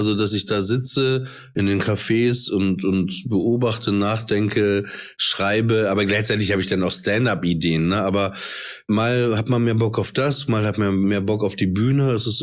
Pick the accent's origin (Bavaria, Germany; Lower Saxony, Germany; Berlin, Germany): Lower Saxony, Germany; Papenburg; St. Martin, das war bei uns in Papenburg im Emsheim, war so, weil ich wohnte relativ, also in der Innenstadt.